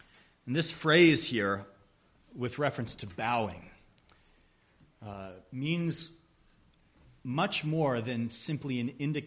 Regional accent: California, United States; Many of you know I grew up in California, out on the West Coast. We weren't too far from the ocean.

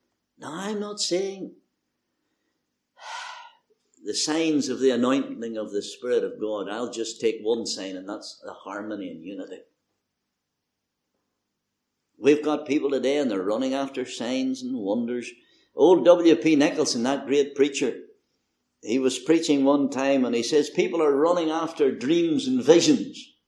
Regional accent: Belfast, Northern Ireland, United Kingdom; "I come from Belfast."

